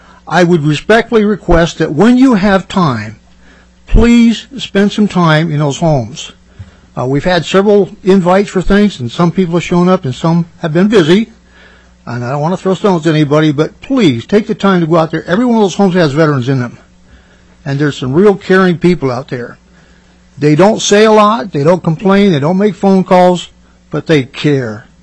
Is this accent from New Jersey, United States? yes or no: no; Anchorage, Alaska, United States; I'm from Anchorage